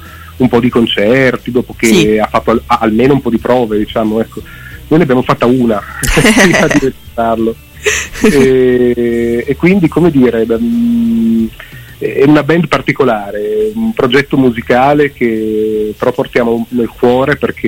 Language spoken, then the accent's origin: Italian; Piedmont, Italy; veniamo dalla provincia di Cuneo, anche noi.